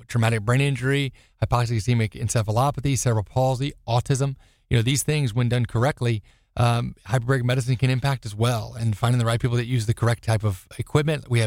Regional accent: Florida, United States; I'm actually from Florida, born and raised native of the west coast of Florida in Pinellas County area.

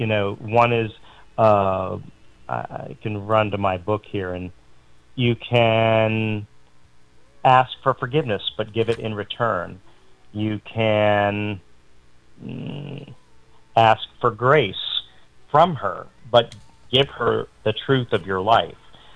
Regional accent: United States; because we're American and we want it to be just by ourselves and independent and all of that.

